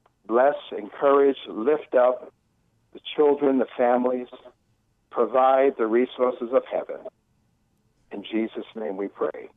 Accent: New York, United States; especially growing up in New York when I used to play on cement all the time.

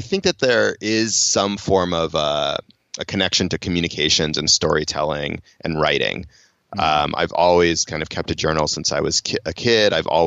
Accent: Boston, Massachusetts, United States; I grew up in Boston. I wanted to play on the Red Sox.

